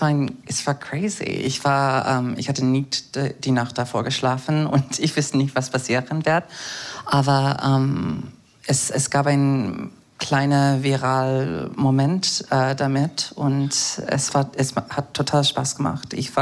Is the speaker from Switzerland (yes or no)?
no; United States; German is a second language; Und ich komme aus den USA ursprünglich